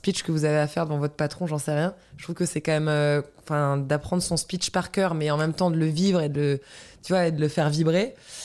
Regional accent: Brittany, France

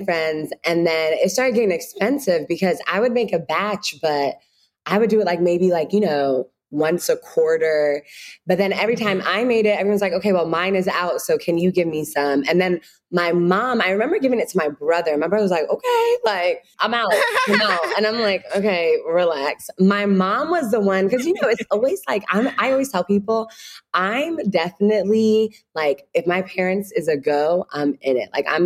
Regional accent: Ghana; now in Chicago, United States; when you're home being Ghanaian, you always have shea butter, but you know, you'll try to step away from it. It's too hard. It's like all these different things. But when I moved to Chicago

